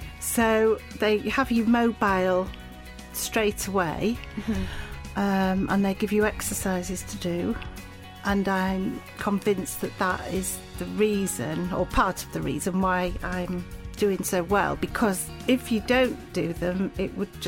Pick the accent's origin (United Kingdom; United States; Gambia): United Kingdom; Knaresborough, Yorkshire and the Humber; I'm from Knaresborough. I'm retired now.